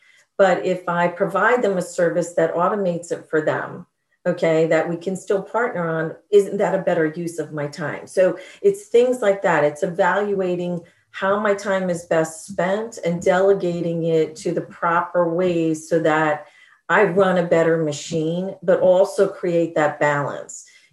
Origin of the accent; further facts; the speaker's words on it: New Jersey, United States; I grew up in New Jersey. I lived in a household that was sarcastic about everything.